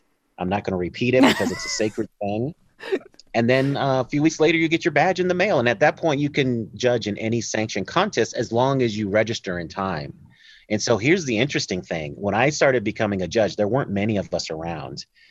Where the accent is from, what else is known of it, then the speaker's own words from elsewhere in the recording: Denver, Colorado, United States; And that's a function of growing up in Denver, Colorado.